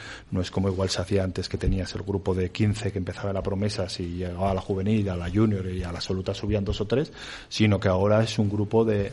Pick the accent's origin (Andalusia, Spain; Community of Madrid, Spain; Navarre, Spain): Navarre, Spain; Villava; yo soy navarro de Villava, del Betionac